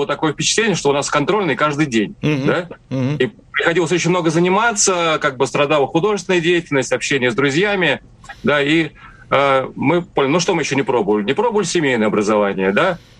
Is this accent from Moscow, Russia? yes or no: yes; Moscow, Russia; мы москвичи